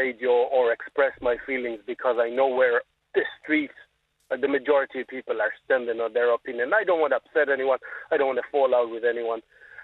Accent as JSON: {"language": "English", "country": "Israel", "said": "I'm very proud of the fact that I'm from Israel."}